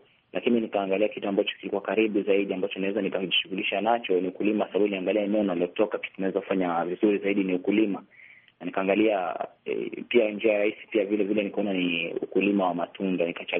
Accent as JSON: {"language": "Swahili", "town": "Shimba Hills", "region": "Kwale County", "country": "Kenya", "said": "kijana mwenye umri 23, natokea eneo la Shimba Hills katika kaunti ya Kwale, eneo la Kenya."}